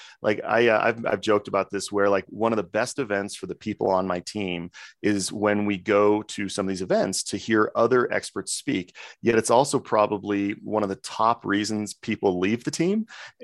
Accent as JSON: {"language": "English", "town": "Coeur d'Alene", "region": "Idaho", "country": "United States", "tie": "born or raised there", "said": "He moved to like my home state, Coeur d'Alene, or like my home city, Coeur d'Alene, Idaho."}